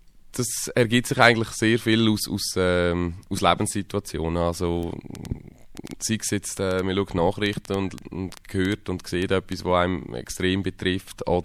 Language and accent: German; Spain; Also ich bin ja Spanier und bei uns daheim ist halt auch viel spanische Musik gelaufen, sei es jetzt Flamenco oder spanischer Pop.